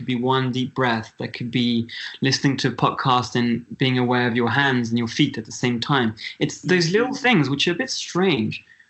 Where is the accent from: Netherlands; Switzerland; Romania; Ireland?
Switzerland; I'm from Switzerland. I'm very good on skis and the slopes, but swimming is another thing.